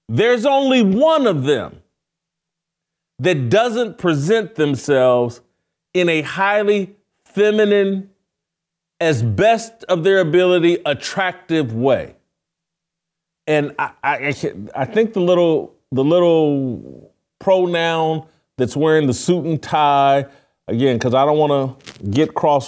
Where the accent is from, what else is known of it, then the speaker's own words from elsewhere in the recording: Indianapolis, Indiana, United States; but I'm from Indianapolis. I grew up a Pacer fan